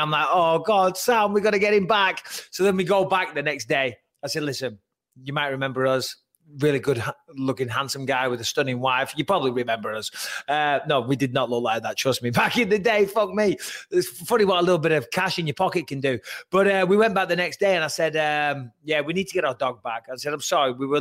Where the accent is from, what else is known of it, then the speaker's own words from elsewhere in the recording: England, United Kingdom; now in California, United States; Because around here in California, because like growing up in England, I always had my dog off the lead.